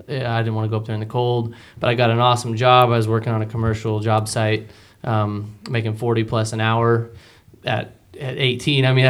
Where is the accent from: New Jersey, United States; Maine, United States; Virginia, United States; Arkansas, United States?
Arkansas, United States; Hot Springs; also born or lived in Texas / New Mexico; I was born in Texas. We lived in New Mexico. We lived in Arkansas. We kind of settled in Hot Springs, Arkansas at the Oaklawn racetrack.